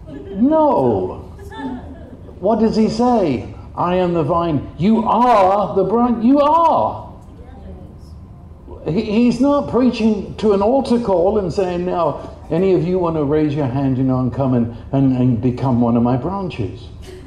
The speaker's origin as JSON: {"language": "English", "country": "United Kingdom", "said": "I'm still British, you see."}